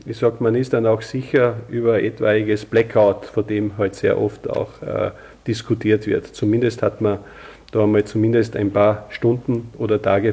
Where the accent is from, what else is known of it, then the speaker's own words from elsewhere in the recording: Austria; wie das sehr oft bei uns in Österreich zumindest der Fall ist